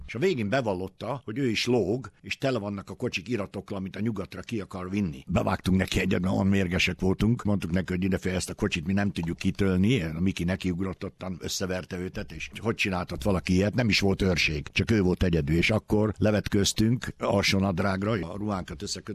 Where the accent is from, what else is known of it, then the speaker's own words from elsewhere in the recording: Hungary; now in Australia; Nekem Ausztrália csak jót adott, de én soha nem felejtem a hazámat. Én onnan jöttem, én mai napig magyar vagyok, úgyis halok meg, mint magyar